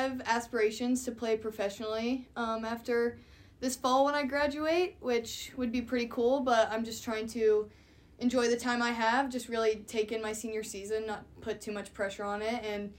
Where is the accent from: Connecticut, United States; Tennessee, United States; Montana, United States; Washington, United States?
Montana, United States; Kalispell; I am from Kalispell, Montana, born and raised.